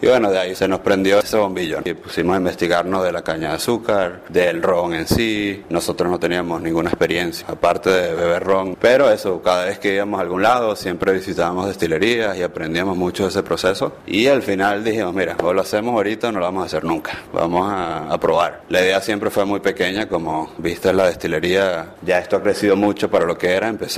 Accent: Venezuela; now in Cambodia; Estando aquí, siendo venezolano, con un buen amigo de cuando éramos niños en Venezuela

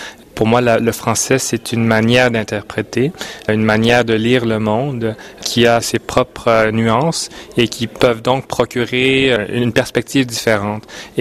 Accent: Montreal, Quebec, Canada; lorsque je retourne à Montréal, je puisse également enrichir ma ville natale

